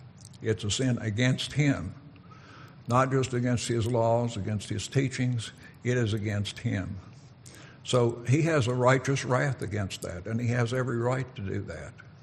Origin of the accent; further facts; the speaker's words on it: West Virginia, United States; but I'm from West Virginia. And I attended church a lot before I was saved.